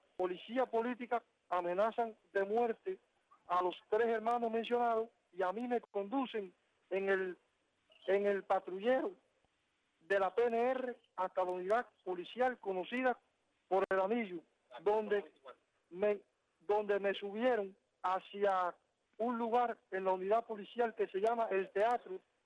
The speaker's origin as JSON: {"language": "Spanish", "country": "Cuba"}